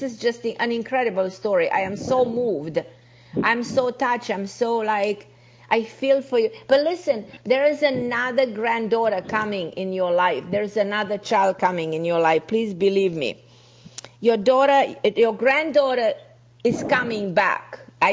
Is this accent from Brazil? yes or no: no; Romania; born there; English is a second language; a Hungarian origin myself, so that's why. My mother was Hungarian. Yeah. I was born in Romania, half Hungarian, so I love the Hungarian people because I'm part Hungarian myself.